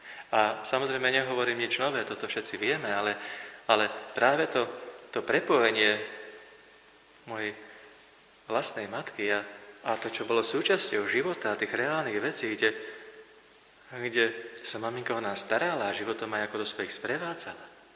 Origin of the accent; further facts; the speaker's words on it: Skalica, Trnava Region, Slovakia; born there; Včera mi náš pán farár, ktorý bol v Skalici v mojom rodisku